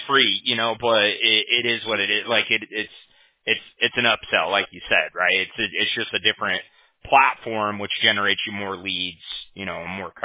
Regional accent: Huntington Beach, California, United States; I'm from Huntington Beach, California, right?

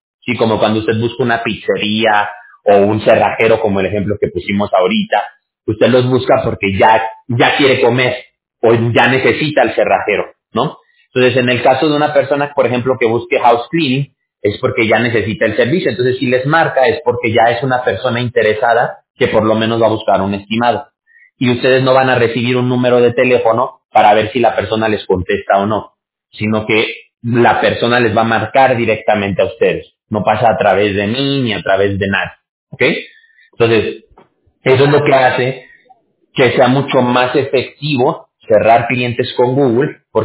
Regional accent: Mexico; yo soy mexicano.

